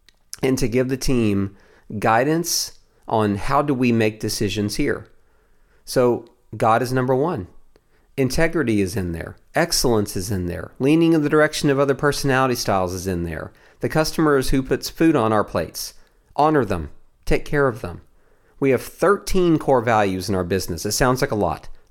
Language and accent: English; the South, United States; I'm from the South, so that's how we do things.